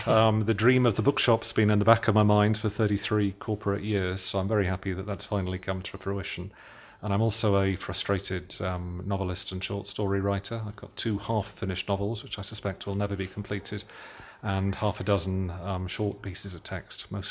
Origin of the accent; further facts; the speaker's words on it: United Kingdom; moved away as an adult; now in Spain; I started work in the UK. It may be hard to tell from my accent now, but I'm originally from the UK. And I actually came out with the bank as then was in 1998. I'd never been to Spain before.